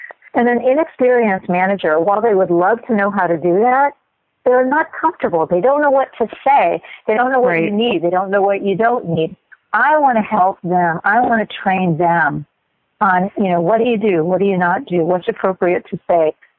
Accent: Miami, Florida, United States; moved away as an adult; I moved when I was 24. I moved to Japan from Miami, where I grew up, and took a job with the Department of Defense Overseas Teaching Program.

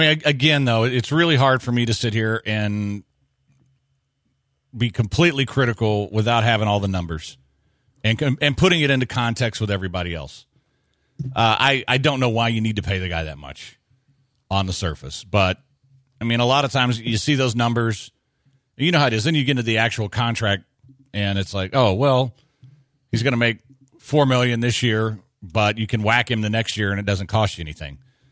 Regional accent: United States; Because I'm an American and I'm about freedom.

